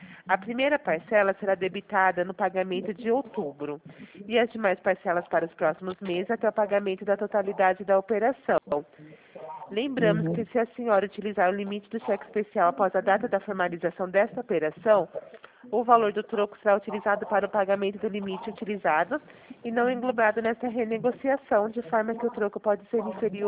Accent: Araraquara, São Paulo, Brazil; sou de Araraquara

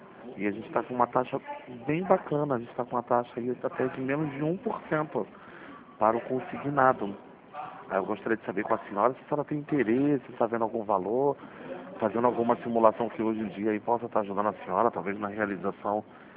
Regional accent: Rio de Janeiro, Brazil; Eu falo do Rio de Janeiro, sou do bairro de Madureira.

